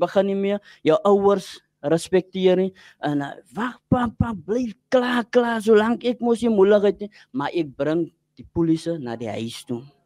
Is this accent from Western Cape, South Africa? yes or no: yes; Cape Town, Western Cape, South Africa; born there; ek is gebore in die Kaap. En ek weet nie, ek was, om eerlijk te wees, ek was nog nooit in Joburg.